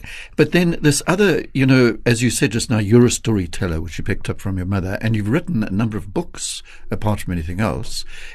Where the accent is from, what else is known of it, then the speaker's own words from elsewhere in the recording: Durban, KwaZulu-Natal, South Africa; because I come from Durban as well.